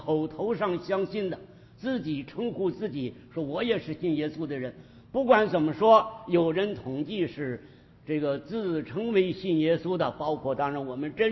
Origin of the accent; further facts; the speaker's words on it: China; 难道我们中国的弟兄姊妹